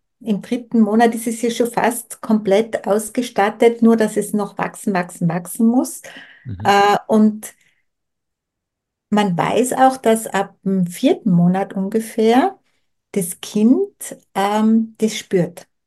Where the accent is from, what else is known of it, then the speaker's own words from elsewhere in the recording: Tyrol, Austria; ich bin ja aus Tirol